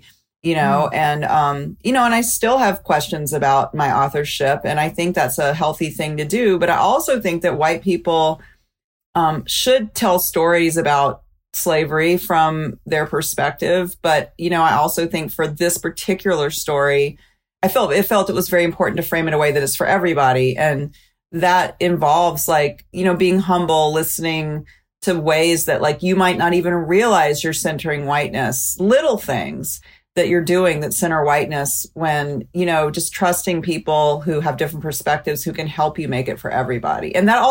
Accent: Mobile, Alabama, United States; I'm from Mobile and I'm white.

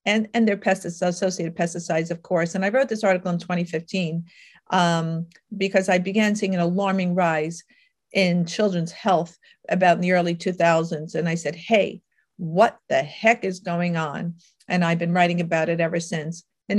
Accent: Manhattan, New York, United States; Hey folks, I'm a gal from Manhattan. What do I know about farming?

